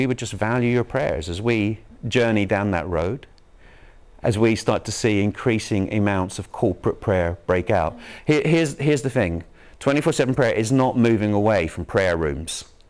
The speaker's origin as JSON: {"language": "English", "town": "Craigavon", "region": "Northern Ireland", "country": "United Kingdom", "tie": "born or raised there", "also_born_or_lived": "Belfast", "said": "I was born in Belfast, and they moved us out of Belfast to Craig Avon, so I lived in that failed city."}